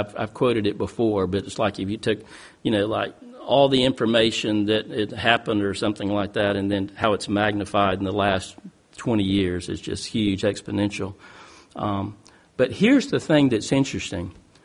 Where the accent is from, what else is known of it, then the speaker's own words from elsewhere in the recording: Thailand; I grew up in Thailand, as I said.